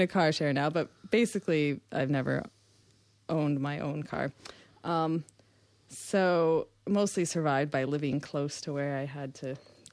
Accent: Fresno, California, United States; Well, I grew up in Fresno, California.

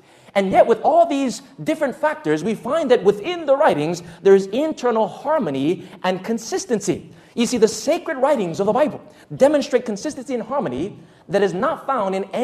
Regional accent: Waianae, Hawaii, United States; born or raised there

